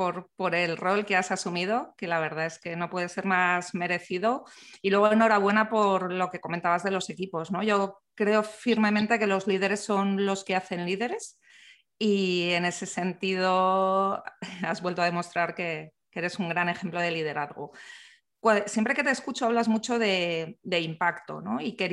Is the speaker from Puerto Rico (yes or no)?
no; Bilbao, Basque Country, Spain; las dos somos de Bilbao.